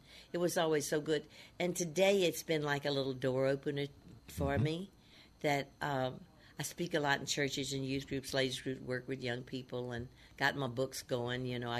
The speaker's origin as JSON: {"language": "English", "region": "the South", "country": "United States", "accent": "Southern", "said": "she was going to help me with my Southern act, get rid of my Southern accent."}